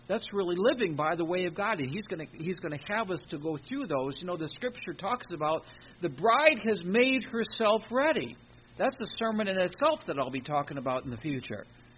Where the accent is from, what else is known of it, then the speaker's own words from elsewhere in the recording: Detroit, Michigan, United States; Because I'm from Michigan. And not only that, I'm from Detroit. I was born in Detroit. And up in the north, they hammer you.